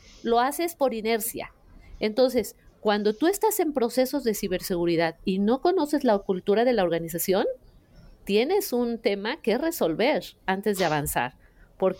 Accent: Mexico; siendo mexicana, te lo repito, y mujer

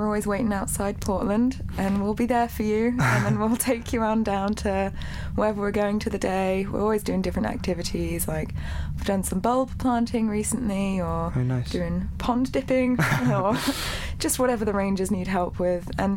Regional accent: Norway; I grew up in Norway for a few years

